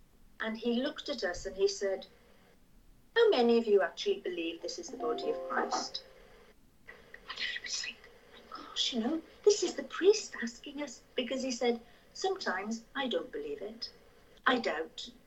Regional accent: Cardiff, Wales, United Kingdom; born there; I was born in Cardiff, October the 25th, 1952.

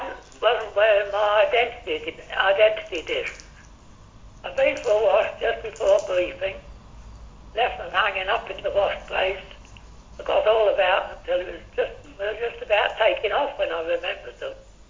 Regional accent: United Kingdom; how am I going to prove that I'm a British airman without giving something away?

